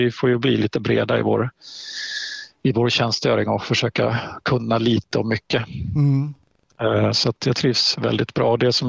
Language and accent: Swedish; Halland County, Sweden; now in Östersund, Sweden; jag är en hallänning i grund och botten, född och uppvuxen på västkusten. Och jag hamnade här för kärlekens skull